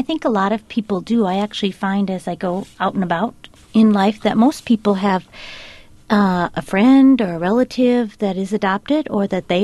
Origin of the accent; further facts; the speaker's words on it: Minnesota, United States; I grew up with in Minnesota